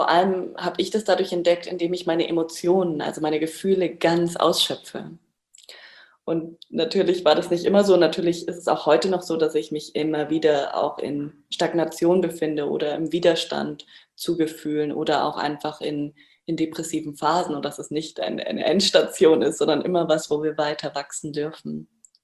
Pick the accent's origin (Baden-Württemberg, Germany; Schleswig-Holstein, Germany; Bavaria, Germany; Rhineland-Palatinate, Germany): Bavaria, Germany; moved away as an adult; now in Portugal; Zurzeit bin ich in Portugal, aber aufgewachsen in Bayern im Süden von Deutschland und vermisse tatsächlich auch die Berge ganz stark und bin aber seit 8 Jahren unterwegs, reisend und ohne Zuhause.